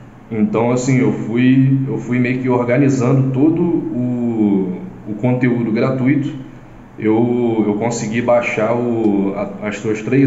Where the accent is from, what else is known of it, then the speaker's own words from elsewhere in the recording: Rio de Janeiro, Brazil; sou aqui do Rio, sou de Campo Grande, aqui da Zona Oeste.